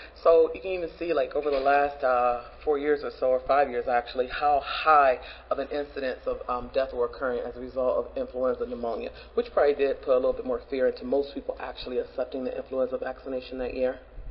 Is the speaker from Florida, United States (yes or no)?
no; Cleveland, Ohio, United States; I'm from Cleveland, Ohio.